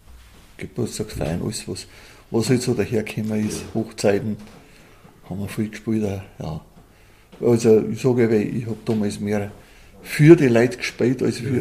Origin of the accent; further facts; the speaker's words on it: Samerberg, Bavaria, Germany; also born or lived in Raubling; Ja, ich bin ein gebürtiger Sammerberger. Mhm. Auf einem Einhof bin ich aufgewachsen, mit 3 Brüdern.